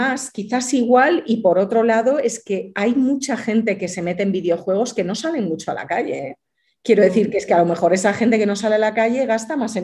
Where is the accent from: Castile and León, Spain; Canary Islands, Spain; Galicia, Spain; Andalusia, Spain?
Galicia, Spain; México es un país, yo soy gallega